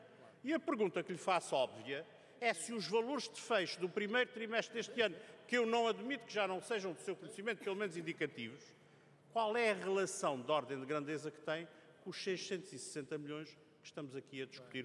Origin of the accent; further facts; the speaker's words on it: Azores, Portugal; sou açoriano com muito gosto e com muita honra